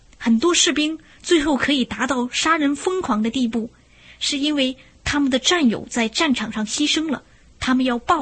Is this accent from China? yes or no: yes; China; 我们中国人对于半个世纪前日本人侵略中国屠杀千万的中国同胞